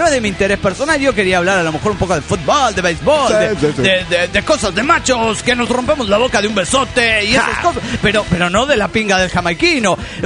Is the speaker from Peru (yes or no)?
no; Patagonia, Argentina; de la Patagonia, argentino.